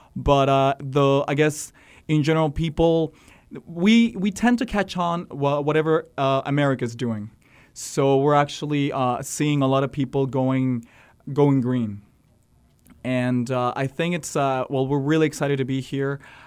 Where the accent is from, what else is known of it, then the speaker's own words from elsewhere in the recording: San Luis Potosí, Mexico; also born or lived in Mexico City; I'm from, I was born in Mexico City, but we live up north. It's a town called San Luis Potosí.